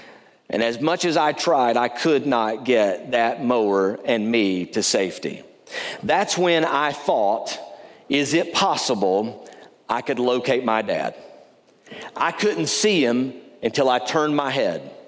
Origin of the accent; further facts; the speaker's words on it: Bristol, Tennessee, United States; moved into a townhouse in my hometown of Bristol, Tennessee.